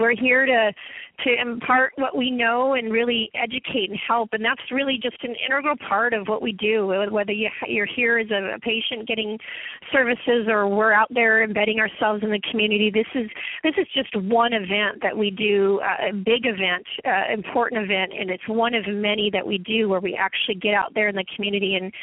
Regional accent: California, United States; We all know in the beach cities, growing up in the South Bay area, you go to the beach

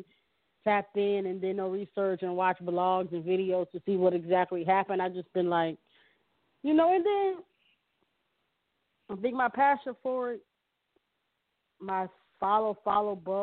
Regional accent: Midwest, United States; I'm from the Midwest, so I'm from the Midwest, so all the Midwest niggas, my guys

